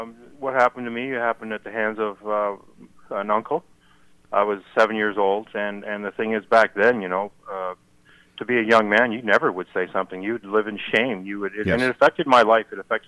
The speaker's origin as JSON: {"language": "English", "country": "Canada", "said": "it's to me as a Canadian, it's shockingly shameful that this happened in my country."}